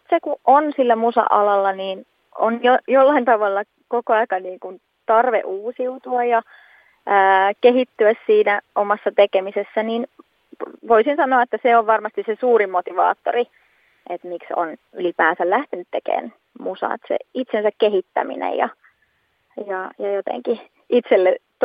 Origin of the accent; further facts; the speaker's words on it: Teuva, South Ostrobothnia, Finland; now in Jakobstad, Finland; mun juuret itse asiassa tulee tuolta Etelä-Pohjanmaalta tämmöiseltä pikkupaikkakunnalta nimeltään Teuva. Eli sieltä olen lähtöisin. Mutta tällä hetkellä vaikutan Pietarsaaren suunnassa.